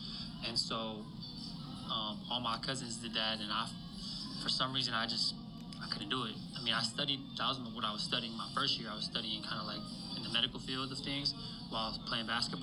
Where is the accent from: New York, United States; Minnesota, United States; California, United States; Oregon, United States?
California, United States; Covina; also born or lived in Los Angeles; So I was born in Los Angeles, but then I grew up in Covina, about 30, 40 minutes from the city.